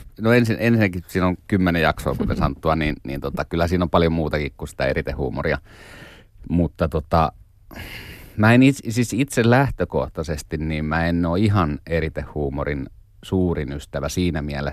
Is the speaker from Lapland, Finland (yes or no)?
yes; Keminmaa, Lapland, Finland; born there; Ja kun mä oon syntynyt Keminmaalla, joka ei siis ilmeisesti, se ei ole siis Lappia, mutta kuitenkin näin.